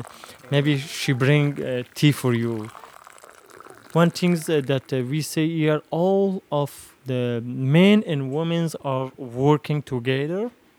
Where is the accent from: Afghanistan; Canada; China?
Afghanistan; now in United States; Because we came from Afghanistan, maybe they see some things different from us.